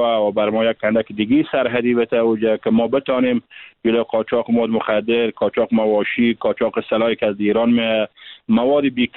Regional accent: Farah, Afghanistan; مشکلات زیربنایی و اقتصادی داشتیم ما در ولایت فرا. ولایت ما درجه اول شده

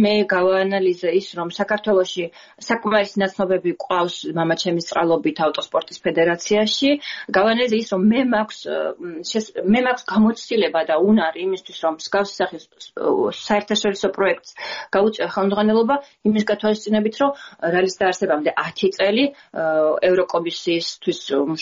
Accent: Gudauta, Abkhazia, Georgia; მე თვითონ ზღვაზე გავიზარდე გუდაუთაში, ახლა აფხაზეთში იმყოფება გუდაუთა, მაგრამ ზღვაზე გავიზარდე, ზღვაზე ავიდგი, შავი ზღვის სანაპიროზე ავიდგი ფეხი

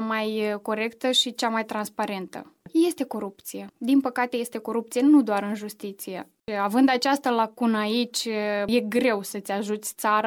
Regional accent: Sadova, Călărași District, Moldova; la Sadova, acolo de unde sunt eu, se discută foarte mult această problematică

